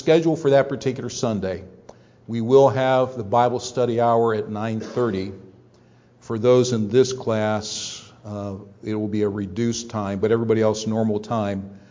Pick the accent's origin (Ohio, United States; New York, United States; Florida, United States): Ohio, United States; I remember growing up in Northeast Ohio, just grew up hearing Cleveland Indians broadcast.